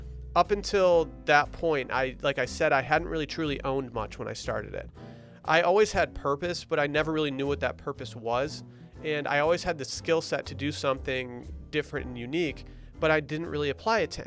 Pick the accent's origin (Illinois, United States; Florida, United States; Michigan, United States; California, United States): Michigan, United States; I found myself living in my hometown, and that was great. I enjoyed it. But there isn't a lot to do in small resort towns in northern Michigan in the middle of winter.